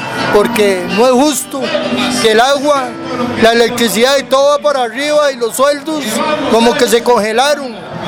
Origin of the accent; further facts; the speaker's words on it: Costa Rica; Yo veo una multitud de gente manifestándose en pro de los derechos de nosotros como costarricenses.